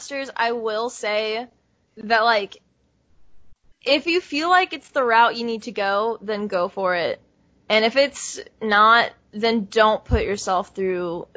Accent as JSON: {"language": "English", "region": "Louisiana", "country": "United States", "said": "I'm from Louisiana, and so hurricanes are, like, just a part of your upbringing."}